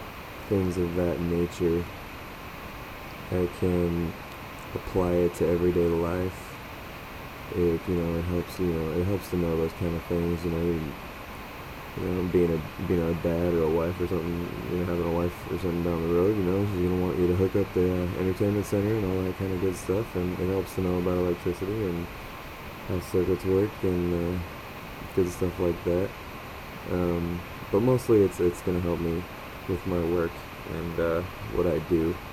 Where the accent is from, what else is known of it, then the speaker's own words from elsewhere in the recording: Modesto, California, United States; I'm from Modesto, California in the beautiful Central Valley, right smack in the middle of California.